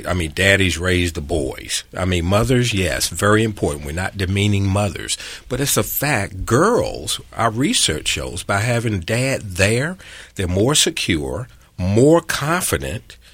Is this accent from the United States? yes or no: yes; United States; Where are you from? I said, I'm from America.